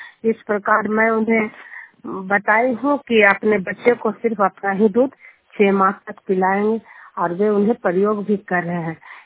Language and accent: Hindi; Bihar, India; मैं नालंदा जिला हिलसा पखंजुनियर गांव के निवासी हूँ